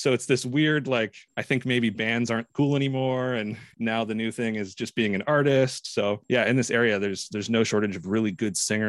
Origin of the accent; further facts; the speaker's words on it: Ontario, Canada; Yeah, you know, we're from Ontario.